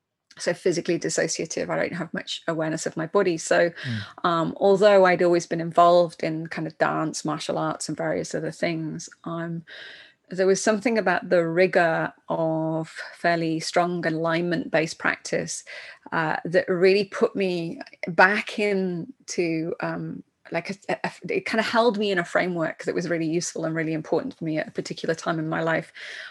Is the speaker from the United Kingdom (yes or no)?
yes; England, United Kingdom; I grew up in England